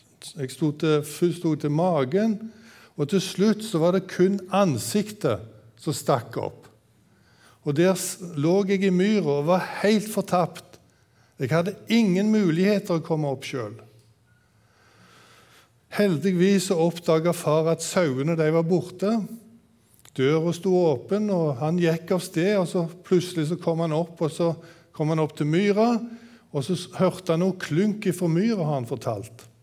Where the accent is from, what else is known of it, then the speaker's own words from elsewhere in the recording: Tysvær, Rogaland, Norway; jag växte upp hemma på gården i Tysvær i Nord-Rogaland. Det ligger cirka 3 mil ifrån Haugesund. Där växte jag upp och jag var odelsgutt hemma på gården.